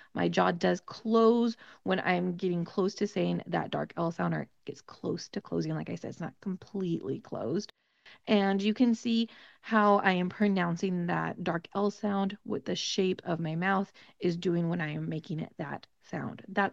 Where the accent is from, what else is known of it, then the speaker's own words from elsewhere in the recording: California, United States; accent: Californian; Like I said, I am from the United States. I have a very Californian accent.